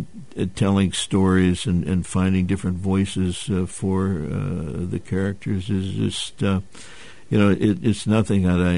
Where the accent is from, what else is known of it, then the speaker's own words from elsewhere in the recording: St. Louis, Missouri, United States; born there; Originally? I was born in St. Louis at the old Lutheran Hospital on Jefferson, Miami.